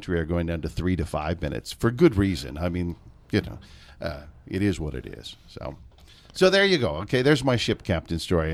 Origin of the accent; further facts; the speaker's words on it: Seattle, Washington, United States; I grew up in Seattle.